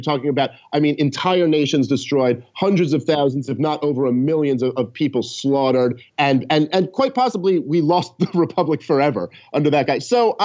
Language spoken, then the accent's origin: English; New York, United States; I grew up in New York.